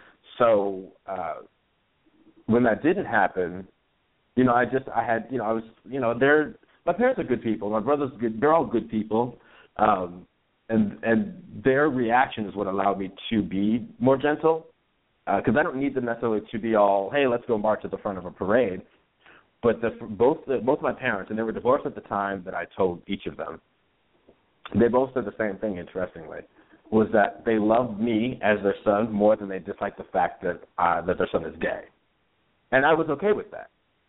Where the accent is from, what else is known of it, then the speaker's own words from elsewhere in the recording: New Jersey, United States; at the church that I grew up in back in New Jersey, I haven't been to in what year are we in? 13 years.